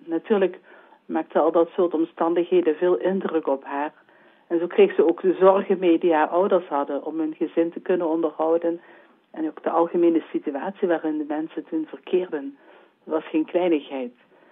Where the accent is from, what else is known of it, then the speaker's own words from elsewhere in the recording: Netherlands; born there; Ik ben in Nederland geboren